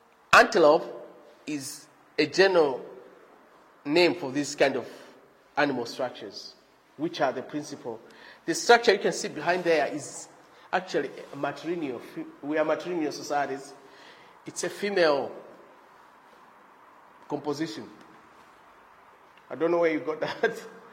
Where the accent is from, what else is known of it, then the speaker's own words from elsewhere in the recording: Malawi; Me, growing up in Malawi, as a youth